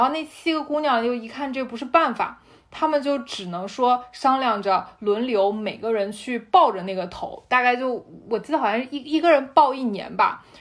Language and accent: Chinese; Mangshi, Yunnan, China; 聚集最多的两个地方，就一个是德宏，就我的老家芒市那边